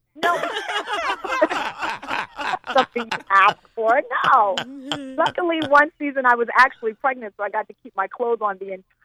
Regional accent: Summerville, South Carolina, United States; because I'm from Somerville, which is about 30 minutes away from Charleston. And my mother would drive me twice a week to the Dock Street Theater for training. So that's my stomping ground.

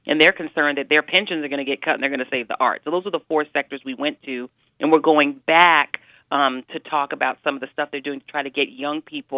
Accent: Denver, Colorado, United States; also born or lived in Brooklyn; I had never been there. I was born in Brooklyn. I grew up in Denver.

